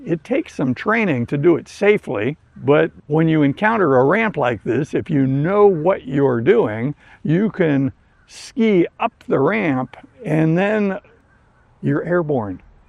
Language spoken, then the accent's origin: English; East Coast, United States; also born or lived in West; And of course, when I grew up on the East Coast, it was very humid and we got used to it. But having lived in the West for so many years